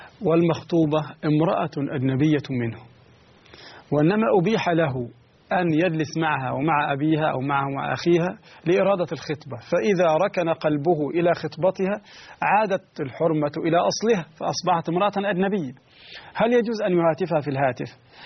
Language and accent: Arabic; Egypt; وهذا موجود حتى عندنا في مصر، في مصر هنا موجود